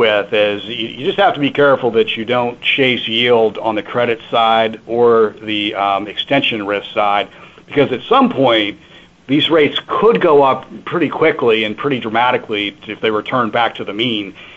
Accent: Virginia, United States; moved away; also born or lived in North Carolina / New England; I grew up in Virginia and then spent a lot of time in North Carolina. And so I've been in New England for about 3.5 years.

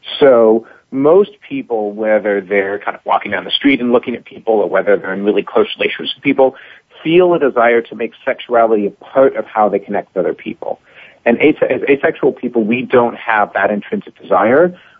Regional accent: St. Louis, Missouri, United States; And I grew up in St. Louis, Missouri, and I was fortunate.

